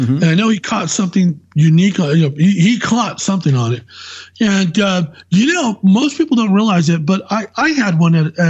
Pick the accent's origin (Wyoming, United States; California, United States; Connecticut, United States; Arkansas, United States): California, United States; San Jose; You know, I grew up in the Bay Area. I'm a native to the Bay Area. I was born in San Jose, California.